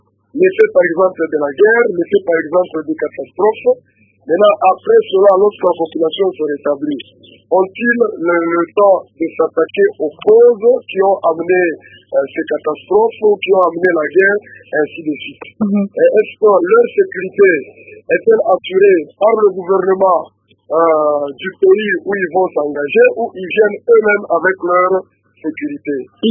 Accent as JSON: {"language": "French", "country": "DR Congo"}